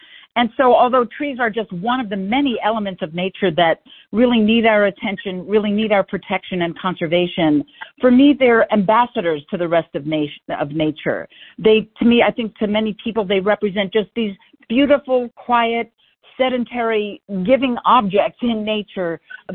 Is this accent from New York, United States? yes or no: no; Bethesda, Maryland, United States; I actually grew up in Bethesda, Maryland.